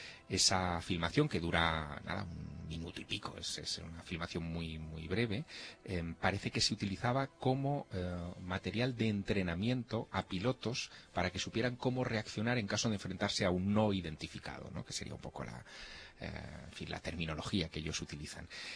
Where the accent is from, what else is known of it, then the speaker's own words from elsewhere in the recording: Teruel, Aragon, Spain; Sí, pero yo soy de Teruel, así que aguanto el fresquito bien, ¿sabes?